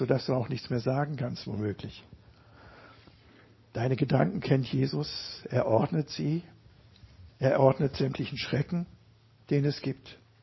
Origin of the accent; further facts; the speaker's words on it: Baden-Württemberg, Germany; ich bin in der Rheinebene groß geworden